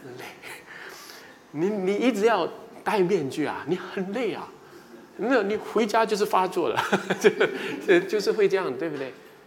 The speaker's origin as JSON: {"language": "Chinese", "country": "China", "said": "所以我们中国人很多礼仪这些对人好客气总是讲好听的话"}